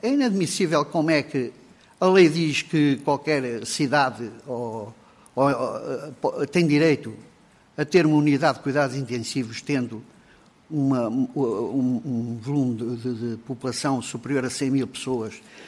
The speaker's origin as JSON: {"language": "Portuguese", "region": "Oeste", "country": "Portugal", "said": "nós somos do Oeste, estamos a defender o Oeste"}